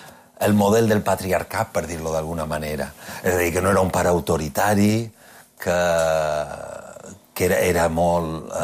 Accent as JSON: {"language": "Catalan", "town": "Vinaròs", "region": "Valencian Community", "country": "Spain", "tie": "born there", "also_born_or_lived": "Almería / Canary Islands / Andorra", "lives_now": "Palma, Spain", "said": "jo vaig néixer a Vinaròs, que és el Baix Maestràs, però abans d'arribar a Mallorca, la família varen viure a Almeria, que és, ma mare és d'Almeria, a les Illes Canàries, a Andorra, i varen acabar a final a Palma."}